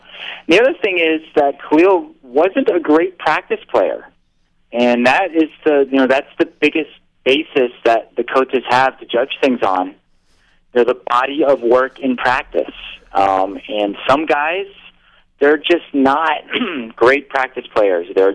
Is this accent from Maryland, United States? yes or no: no; Chicago, Illinois, United States; moved away as an adult; now in Southern California, United States; I am originally from Chicago, born and bred, lived there till I was 30 years old. I went to Northwestern, the other Wildcats, and moved to Southern California to work for the Orange County Register when I was 30.